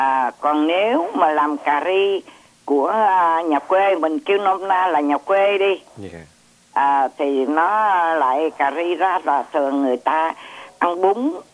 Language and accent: Vietnamese; Southern Vietnam, Vietnam; Mình nói tiếng người Nam mình á, thì mình nói hơi thô chút, nó cục cục cục.